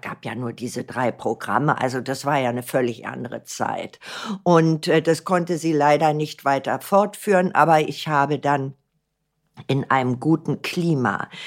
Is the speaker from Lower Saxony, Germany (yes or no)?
no; Berlin, Germany; Wissen Sie, ich bin ein Berliner Kind. Ich bin in Berlin geboren von einer Flüchtlingsgroßmutter aus Weimar